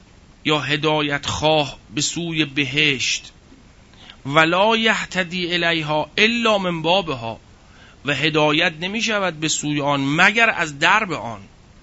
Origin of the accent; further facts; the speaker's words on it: Iran; بعد از احوال پرسی گفتم که من ایرانی هستم.